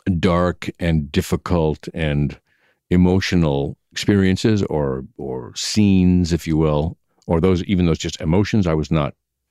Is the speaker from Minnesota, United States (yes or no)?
no; Yakima, Washington, United States; I grew up in Yakima.